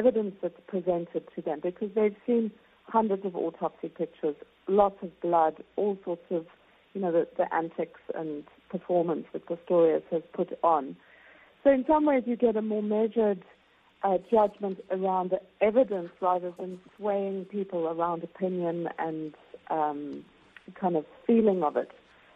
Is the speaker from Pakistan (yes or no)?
no; South Africa; And as a South African